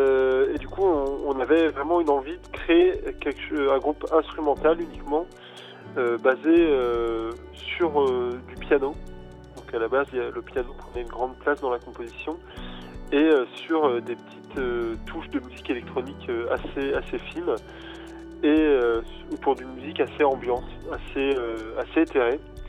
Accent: Rennes, Brittany, France; en tant que Rennais, parce qu'on est tous les trois Rennais

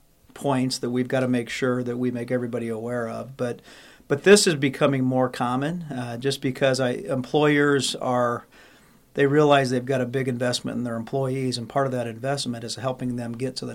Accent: Atlantic, Iowa, United States; now in Pella, United States; Atlantic, Iowa.

